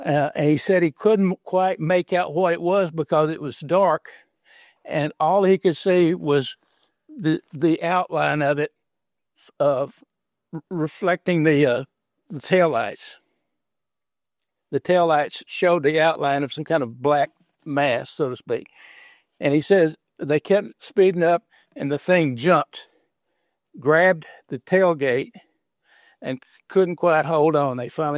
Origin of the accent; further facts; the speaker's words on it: Sour Lake, Texas, United States; The other incident was reported to me just a few weeks ago by a young man from my hometown there in Sour Lake.